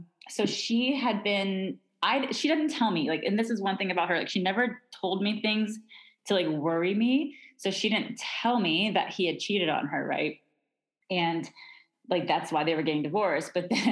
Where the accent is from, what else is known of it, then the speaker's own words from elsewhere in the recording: Rockledge, Florida, United States; So I grew up over on the Space Coast in a little town called Rockledge, Florida.